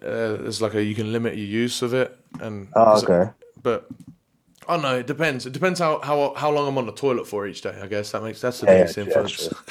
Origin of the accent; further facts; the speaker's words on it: England, United Kingdom; As an Englishman, I'll take that.